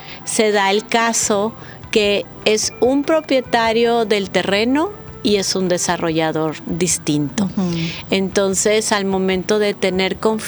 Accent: Puerto Vallarta, Jalisco, Mexico; also born or lived in Acapulco; soy doctora en Derecho, soy vallartense. Nací en Acapulco, pero me trajeron a los 30 días de nacida, por lo tanto, soy vallartense.

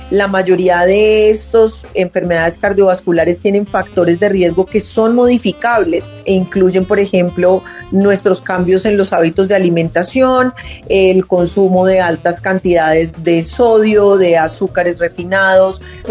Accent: Colombia; En mi país, en Colombia, los impuestos asociados al licor y a los cigarrillos van para el sistema de salud

